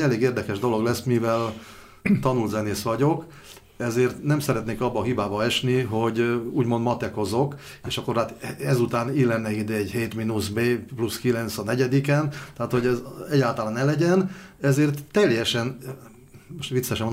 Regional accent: Zakarpattia Oblast, Ukraine; tehát én kárpátaljai származású vagyok

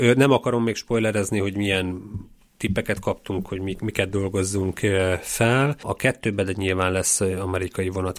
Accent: Békéscsaba, Békés, Hungary; born there; mint én Békés Csabai születésű vagyok

